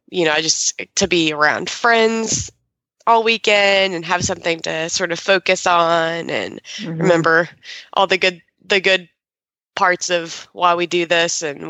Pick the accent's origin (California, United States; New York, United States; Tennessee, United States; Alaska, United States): Tennessee, United States; We've got a gal from Tryon, and I'm coming from Tennessee, and I, as I told Glenn, I would not bet against a Southern broad